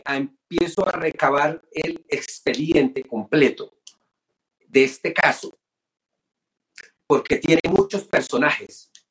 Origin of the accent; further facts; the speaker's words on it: Colombia; como joven colombiano, pues periodista además